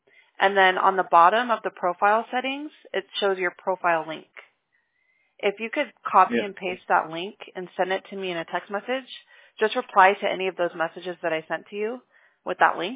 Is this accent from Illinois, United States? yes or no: no; Thousand Oaks, California, United States; Well, I'm actually from Thousand Oaks. I lived in Thousand Oaks for a while